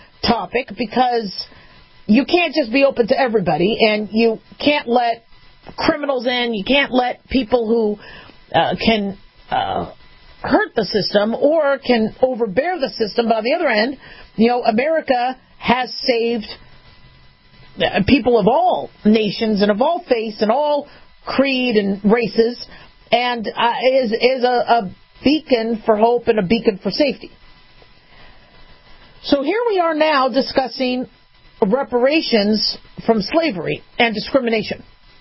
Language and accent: English; United States; born there; And I love being American and being born here, and I'm grateful.